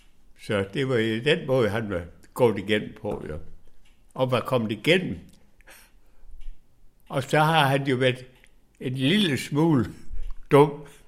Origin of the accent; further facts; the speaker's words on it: Region of Southern Denmark, Denmark; Det har jeg lært, og selvfølgelig respekteret som gammel sønderjyde.